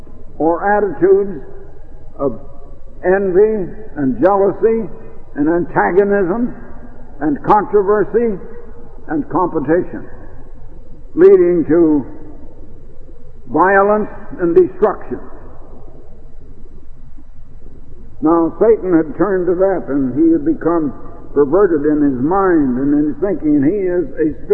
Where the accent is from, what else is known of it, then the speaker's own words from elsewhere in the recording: Iowa, United States; now in Oregon, United States; when we came out to Oregon in 1924 And when we came from Iowa, and when we arrived out in Oregon